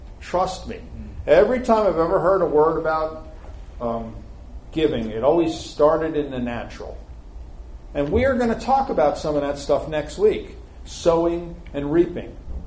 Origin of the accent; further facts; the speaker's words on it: New York City, New York, United States; I grew up in New York City.